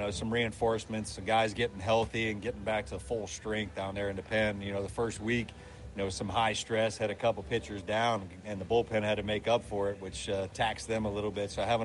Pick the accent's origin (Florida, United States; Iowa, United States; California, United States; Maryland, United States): Florida, United States; Sarasota; I had met him that offseason when he was training in Sarasota, my hometown.